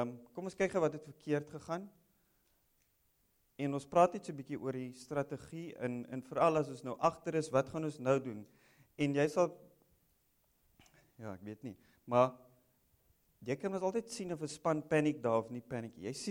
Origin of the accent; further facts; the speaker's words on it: Windhoek, Khomas, Namibia; moved away as an adult; Van waar ek kom, ek groot geword in Windhoek, was ek in, op universiteit